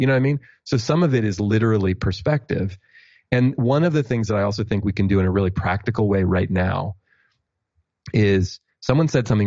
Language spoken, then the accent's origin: English; Oakland, California, United States; I was this kid from Oakland, California, raised by a single mom. We didn't have a lot of money.